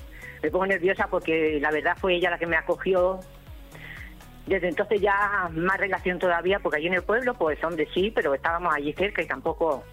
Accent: Villaverde de Guadalimar, Castilla-La Mancha, Spain; now in Albacete, Spain; Somos de un pueblo de Albacete, Villaverde de Guadalimar. Pero ya, bueno, llevamos aquí ya a 30 y tantos años en Albacete.

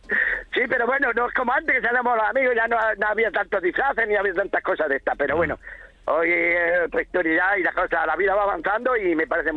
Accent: Malpartida de Cáceres, Extremadura, Spain; Yo soy de Malpartida de Cáceres.

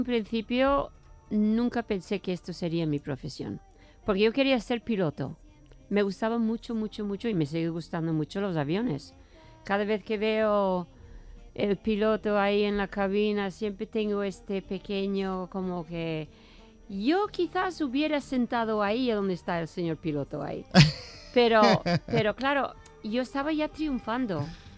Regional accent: England, United Kingdom; Bueno, soy inglesa.

